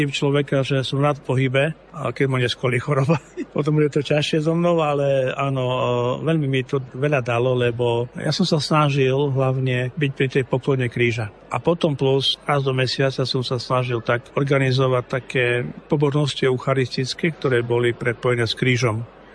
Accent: Stará Ľubovňa, Prešov Region, Slovakia; born there; prišli 4 autobusy či ďalekých farností od môjho rodiska, od Ľubovne

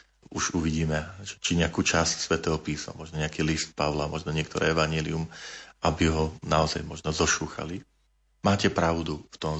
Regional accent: Medvedzie, Žilina Region, Slovakia; v kostolíku, kde som vyrastal na Medvedzi

